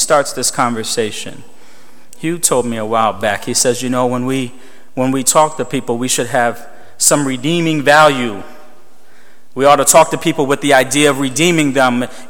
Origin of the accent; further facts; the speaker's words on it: Elmira, New York, United States; also born or lived in Pennsylvania / Florida; When I was a kid, we moved around quite a bit. We moved from Elmira to Pennsylvania to Florida, back to Elmira, back to Pennsylvania.